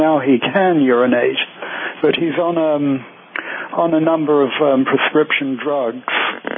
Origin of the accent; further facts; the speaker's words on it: London, United Kingdom; I'm from London. I'm from England.